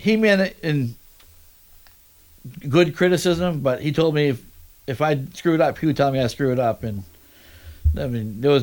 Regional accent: Buxton, United States; I grew up in Buxton all my life, and mm-hmm. then as an adult moved to Hollis.

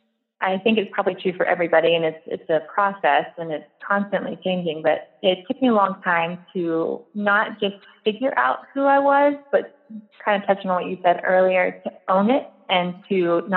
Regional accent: Georgia, United States; now in Oregon, United States; because I've lived kind of all over, but was born and raised in Georgia.

